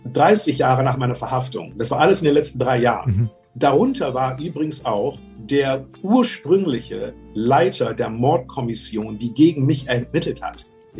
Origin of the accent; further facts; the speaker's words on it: Germany; Und da komme ich zurück nach Deutschland, mein Heimatland.